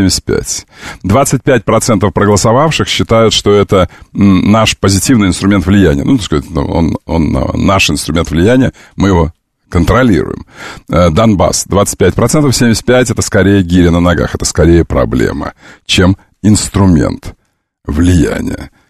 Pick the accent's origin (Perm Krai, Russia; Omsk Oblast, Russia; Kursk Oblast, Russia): Omsk Oblast, Russia; Omsk; Я вам как амич, а я амич. Знаешь, что я из Омска, да?